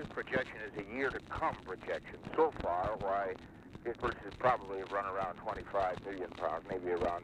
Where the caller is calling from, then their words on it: Dallas, Texas, United States; I'm calling you from Dallas now.